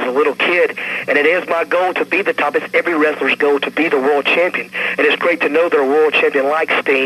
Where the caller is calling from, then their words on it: Kansas City, Missouri, United States; Hey, we're in Kansas City.